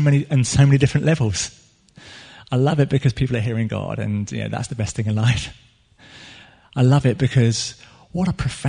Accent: United Kingdom; because we're British and, you know, what's yours is yours, and, you know, we don't like to speak about money and things like that because it's a bit touchy.

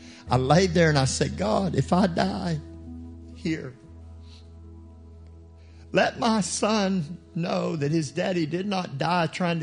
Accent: United States; I'm American. I don't know how to do it.

